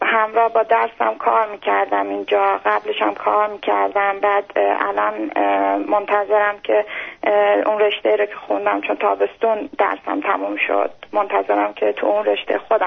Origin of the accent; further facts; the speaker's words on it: Iran; born there; تو ایران توی خانواده سیاسی به دنیا اومدم،